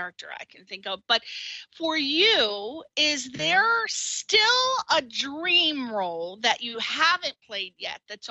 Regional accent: East Coast, United States; now in Los Angeles, United States; And I'm from the East Coast. I'm in Los Angeles.

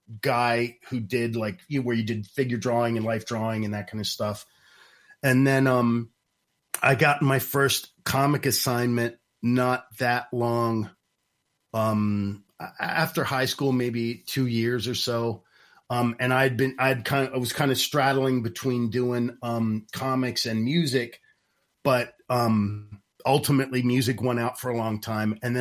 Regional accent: Baltimore, Maryland, United States; also born or lived in New York City; his life was very, very different than I grew up in Baltimore. So going from being like a poor street kid in Baltimore to like, you know, high class New York City was just a bit of a culture shock.

